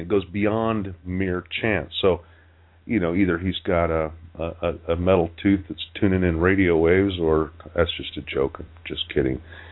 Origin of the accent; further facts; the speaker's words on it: Utah, United States; also born or lived in Colorado; I grew up in Utah and Colorado.